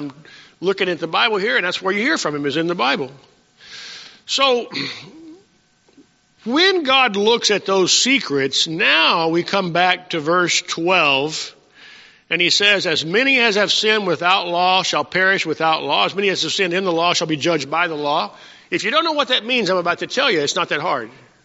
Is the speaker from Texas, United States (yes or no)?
yes; Texas, United States; And since I was born very near Texas and grew up in Texas, I guess I kind of lean towards the Astros, the Houston Astros.